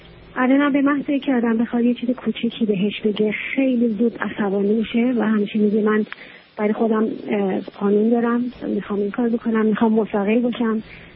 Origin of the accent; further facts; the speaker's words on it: Iran; moved away; ما 6 سال پیش از ایران اومدیم.